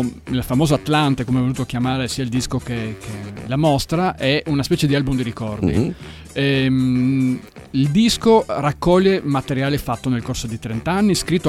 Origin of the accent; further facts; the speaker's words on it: Friuli-Venezia Giulia, Italy; Io sono nato in Carso, vivo la città da Carsolino, poi adesso abito qua, ovviamente mi sono un po' inurbato.